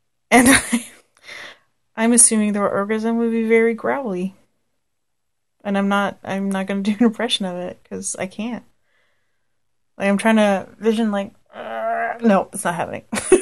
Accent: Canada; Because I'm Canadian. We have a lot of bears.

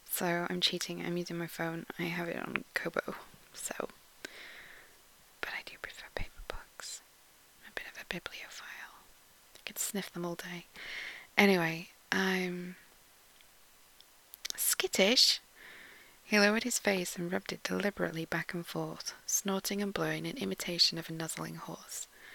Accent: Yorkshire and the Humber, United Kingdom; I'm the same neck of the woods as Rilu. I'm from Yorkshire, Northern England. I'm northeast, maybe.

